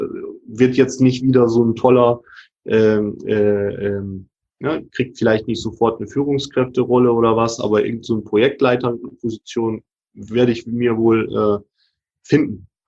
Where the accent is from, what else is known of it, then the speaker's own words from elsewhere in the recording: Hamburg, Germany; ich komme ja aus Hamburg